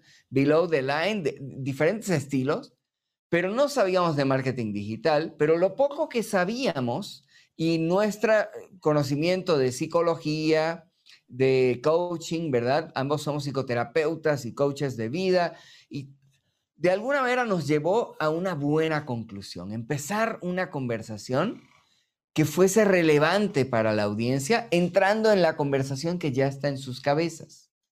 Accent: Puerto Rico; moved away as an adult; also born or lived in United States; now in Mexico; yo tengo 49 años, soy puertorriqueño, nací en Estados Unidos, me crié en la isla de Puerto Rico, pero llevo 25 años en México

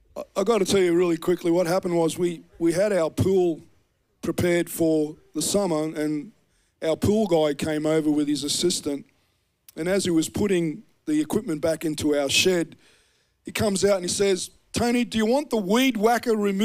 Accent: Australia; accent: Australian; he knew by my accent, you know, dumb Aussie doesn't know what a weed whacker is.

